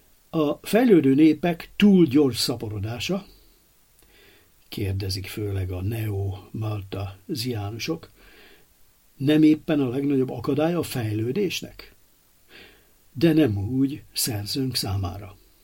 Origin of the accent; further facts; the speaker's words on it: Alexandria, Alexandria Governorate, Egypt; Gyermekkoromban Alexandriában rengeteg mezitlábas koldus láttam.